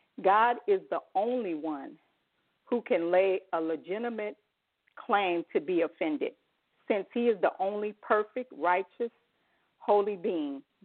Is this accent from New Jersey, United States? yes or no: no; Jacksonville, Florida, United States; I'm from Jacksonville, Florida.